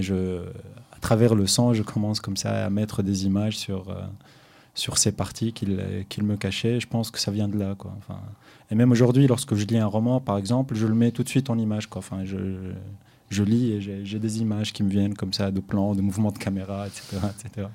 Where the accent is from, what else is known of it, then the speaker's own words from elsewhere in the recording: Tunis, Tunis Governorate, Tunisia; Moi je suis de Tunis aussi.